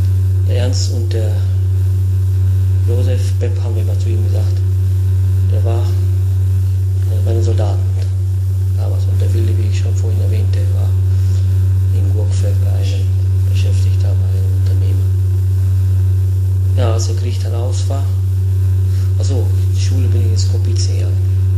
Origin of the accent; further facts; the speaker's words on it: Lichtenbach, Slovenia; also born or lived in Nesseltal; bin geboren in Nesseltal. Nach circa anderthalb Jahren sind wir umgezogen nach Lichtenbach, Nummer 26.